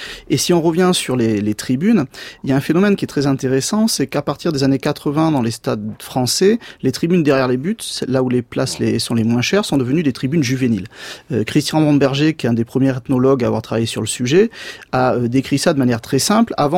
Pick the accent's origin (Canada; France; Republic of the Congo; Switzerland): France; Southwest France; je suis originaire du Sud-Ouest